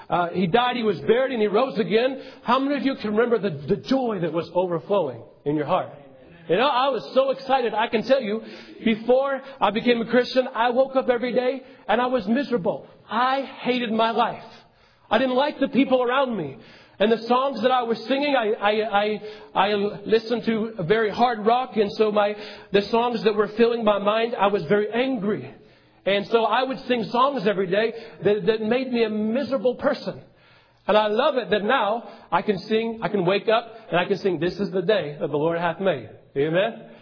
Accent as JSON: {"language": "English", "town": "Portland", "region": "Oregon", "country": "United States", "tie": "born there", "said": "I was born in Portland, Oregon"}